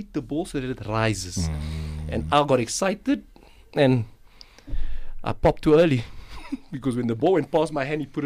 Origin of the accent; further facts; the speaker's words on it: South Africa; I'm from the Kasi.